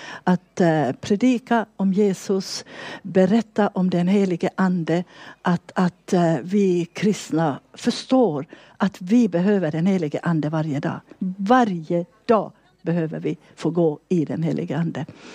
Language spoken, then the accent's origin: Swedish; Vaasa, Ostrobothnia, Finland; now in Sweden; Sen är ju jag född i Finland, jag är uppvuxen i Vasa.